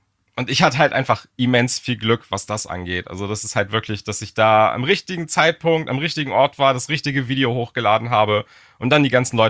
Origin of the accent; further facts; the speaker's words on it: Germany; englischer Content ist cool, aber halt super anstrengend, wenn man als Deutscher die ganze Zeit Englisch redet.